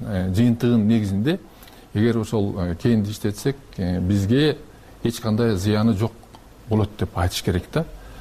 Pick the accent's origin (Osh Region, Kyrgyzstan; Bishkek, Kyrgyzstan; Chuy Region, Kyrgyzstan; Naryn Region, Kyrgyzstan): Naryn Region, Kyrgyzstan; Min-Kush; born there; мен да ошол өзүм миң куштук болом, миң куш жергесинде төрөлгөм.